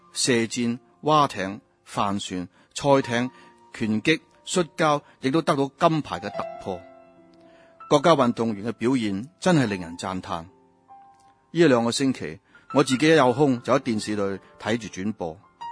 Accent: China; 身为中国人，大家都可以分享到北京奥运成功的喜悦。

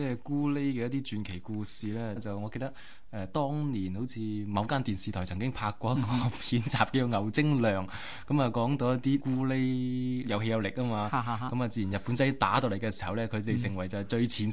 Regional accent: Guangdong, China; 我哋廣東人

